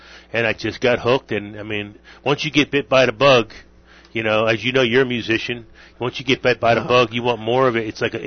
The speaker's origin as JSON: {"language": "English", "town": "Philadelphia", "region": "Pennsylvania", "country": "United States", "tie": "born or raised there", "said": "I grew up in the Philadelphia area, you know, and my mom and dad had a country band growing up"}